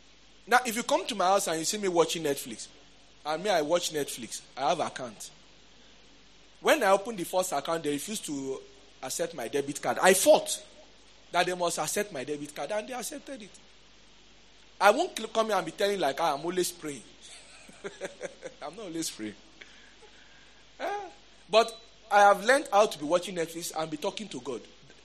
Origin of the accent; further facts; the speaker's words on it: Lagos, Nigeria; I'm from Lagos, so once you enter, you eat risky and move.